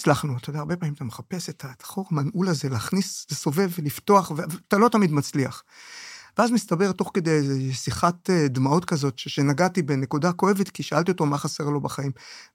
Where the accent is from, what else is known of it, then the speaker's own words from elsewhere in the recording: Jerusalem, Jerusalem District, Israel; also born or lived in Ramla / Lod; אני ירושלמי, אבל בקהילתי ישבתי ברמלה ולוד.